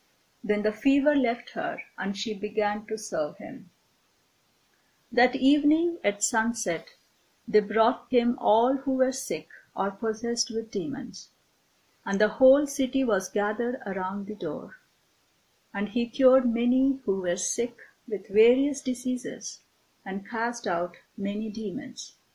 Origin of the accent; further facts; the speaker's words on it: Delhi, India; now in United States; Right now, I'm serving my first call here at Faith. I'm from Delhi, India.